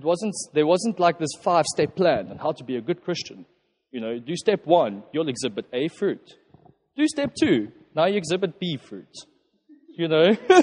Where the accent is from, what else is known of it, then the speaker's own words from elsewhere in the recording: Pretoria, Gauteng, South Africa; So some of you that might not know, I am from Pretoria.